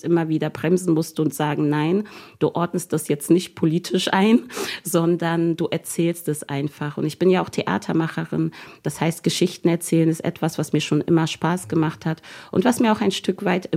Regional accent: Germany; denn ich bin Deutsche, ich bin deutsch sozialisiert

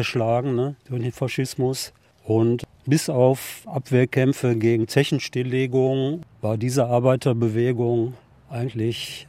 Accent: Mülheim an der Ruhr, North Rhine-Westphalia, Germany; Prägt hat mich der Ruhrpott. Wo ich aufgewachsen bin, das heißt Kahlenberg, und rechts um die Ecke wohnte Stinnes, damals noch Multimillionär. Aber schräg gegenüber ging der Höhenweg eine Proletarierstraße.

